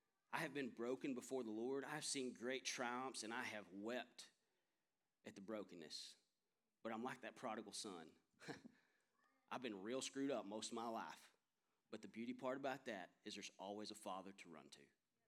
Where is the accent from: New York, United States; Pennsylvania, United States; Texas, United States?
Texas, United States; Manson; I'm going to tell you, I grew up in Manson, Texas with a good last name.